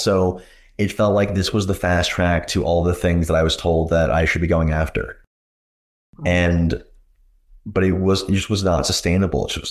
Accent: Northeast, United States; I'm from the Northeast, come from a Jewish background. I went to a prep school.

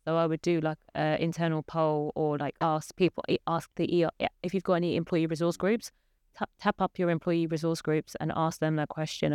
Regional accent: London, United Kingdom; having that diversity really naturally growing up in South London.

